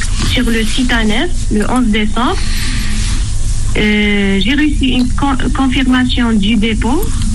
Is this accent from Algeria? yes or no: yes; Algeria; moved away as an adult; now in France; Je suis algérienne, conjointe de Français. Je suis arrivée en France le 12 novembre 2023 avec un visa court séjour.